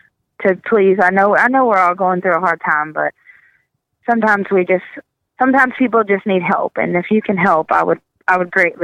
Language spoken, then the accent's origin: English; Texas, United States; now in Alabama, United States; They've helped me when I moved to Alabama. I'm from Texas. They helped me when I moved here.